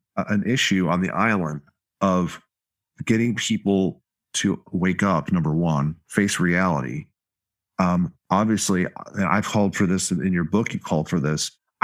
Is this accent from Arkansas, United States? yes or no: no; Detroit, Michigan, United States; I'm from Detroit. So I understand when you have a bunch of people leaving the city, you can't maintain all that square mileage under the same budgets